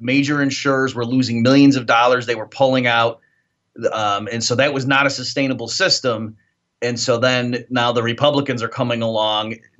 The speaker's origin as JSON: {"language": "English", "region": "New York", "country": "United States", "tie": "born there", "also_born_or_lived": "Tennessee", "said": "Well, I was born in New York, so that was worse, right? Oh, but then, yeah. Tennessee for a while, and yes, now I've been in Texas coming up on 2 years."}